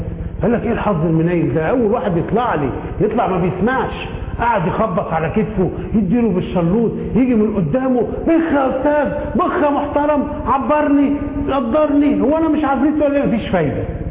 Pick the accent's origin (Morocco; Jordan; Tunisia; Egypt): Egypt; احنا عندنا في مصر